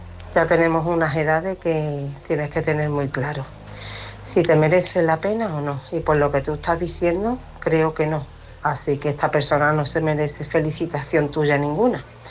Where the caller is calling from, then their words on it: Seville, Andalusia, Spain; de Sevilla.